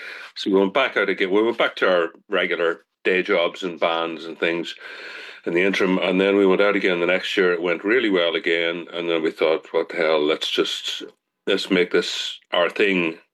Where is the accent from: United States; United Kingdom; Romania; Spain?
United Kingdom; Northern Ireland; accent: Tyrone; He's actually from the same part of Tyrone as I'm from. So it's nice. I've kind of lost my thick Tyrone accent, so it's nice to hear a bit of the way I should really be talking.